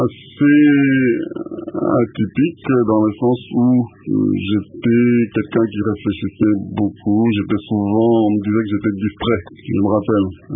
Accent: Kinshasa, DR Congo; also born or lived in Kasai; Moi, je suis né dans le Kassai, à Kala, mais je n'ai pas vécu là-bas. Très rapidement, mes parents sont partis, donc nous sommes retrouvés entre autres à Kinshasa

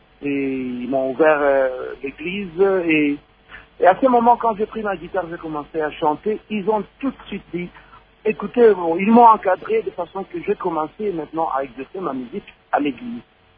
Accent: Kisangani, Tshopo, DR Congo; also born or lived in Matadi; Moi, je suis fils du Congo. Je suis de Kisangani. Je suis un Lokele. Je parle Swahili. Mais Dieu m'a fait grâce de vivre du côté du Bas-Zaïre. Donc, j'ai vécu à Matadi.

